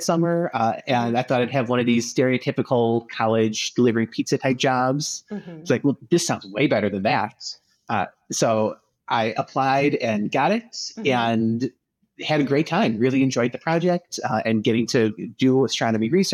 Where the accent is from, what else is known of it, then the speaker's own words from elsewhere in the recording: Chicago, Illinois, United States; So I grew up in Chicago and did my undergrad at the University of Illinois.